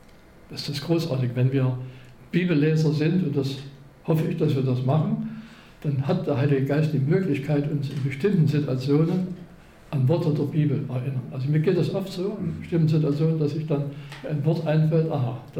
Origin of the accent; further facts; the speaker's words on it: Chemnitz, Saxony, Germany; kommt aus meiner Heimatstadt Chemnitz